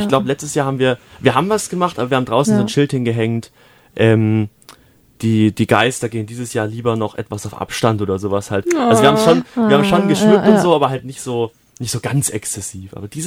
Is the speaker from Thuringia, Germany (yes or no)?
no; Holzgerlingen, Baden-Württemberg, Germany; Und wir sind auch in meiner Heimat Holzgerling